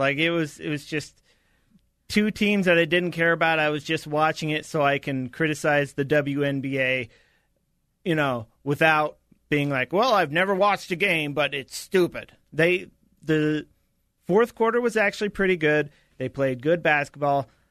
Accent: New York, United States; now in New Orleans, United States; So I know I'm from New York, but I'm going to say y'all, and I'm going to have a little accent because I'm down here in New Orleans.

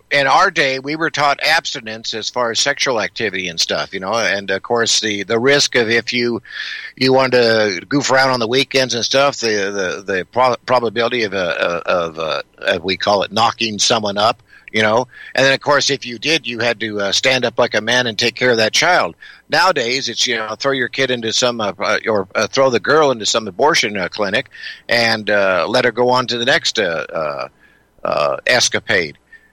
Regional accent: Las Vegas, Nevada, United States; it's Mob City to me because I grew up in Las Vegas, and when someone came in town, you knew they were from Chicago.

